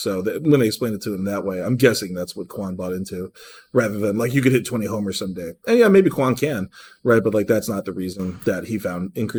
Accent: Cleveland, Ohio, United States; Yeah, with the Guardians, my hometown team, Cleveland, Ohio.

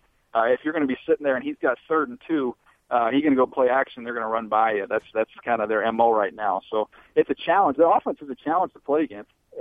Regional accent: San Diego, California, United States; You know, I grew up in San Diego, a huge Padre fan

